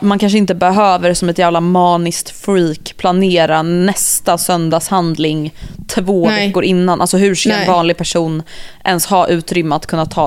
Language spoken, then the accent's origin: Swedish; Gothenburg, Västra Götaland County, Sweden; vill då gärna flytta hem till Göteborg där jag är ifrån